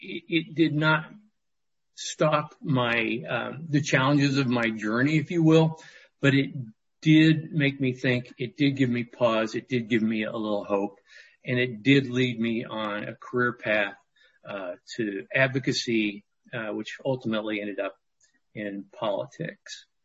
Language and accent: English; Joplin, Missouri, United States; By way of background, I am from Joplin, Missouri.